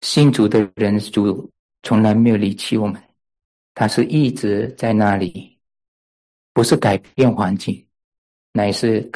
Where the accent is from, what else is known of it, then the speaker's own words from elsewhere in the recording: Malaysia; 我小的时候在马来西亚的时候读了一本她的传记